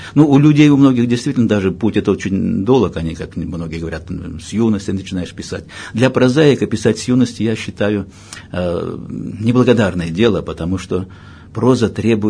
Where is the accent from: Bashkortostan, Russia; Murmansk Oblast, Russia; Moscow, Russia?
Bashkortostan, Russia; born there; Родился я в 1948 году в Башкирской ССР. Туда был направлен по службе мой папа